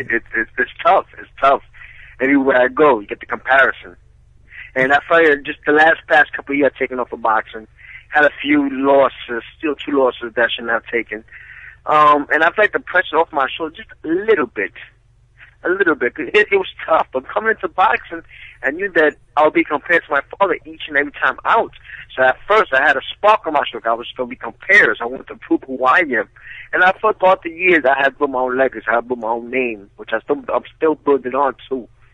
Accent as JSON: {"language": "English", "region": "New York", "country": "United States", "tie": "born or raised there", "said": "When I was a youngster, I grew up in New York, the barrio, the Harlem streets of New York, which is a rough neighborhood, rough streets."}